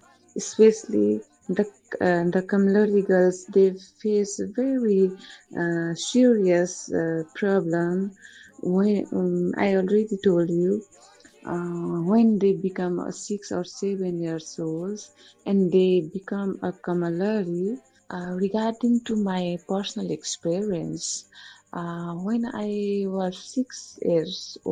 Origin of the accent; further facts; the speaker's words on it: Dang, Lumbini Province, Nepal; English is a second language; I am from Dang. … is one of the indigenous community and belongs to the Tharu community. And this Tharu community especially lives in Nepal